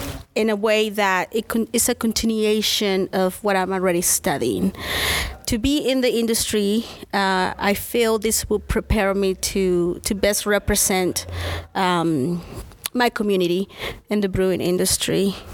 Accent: southern Mexico, Mexico; English is a second language; now in United States; So yes, I'm originally from Mexico, in the south part of Mexico.

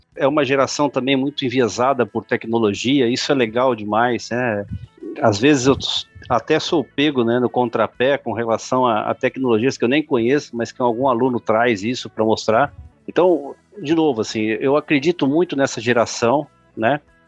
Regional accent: Brazil; Bom, assim, eu sou brasileiro, né

